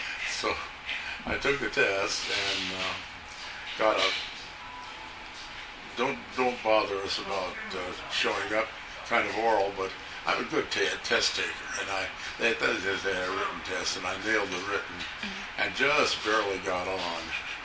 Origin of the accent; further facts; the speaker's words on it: Santa Monica, California, United States; I was born and raised in Santa Monica, and I did a lot of hiking around the Santa Monica Mountains